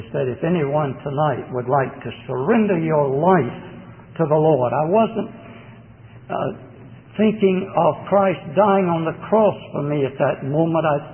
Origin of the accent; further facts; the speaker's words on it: Augusta, Georgia, United States; now in Birmingham, United States; that only we Southerners can sing, especially Georgia crackers. I was brought up in Augusta, Georgia, and we now live in Birmingham, Alabama.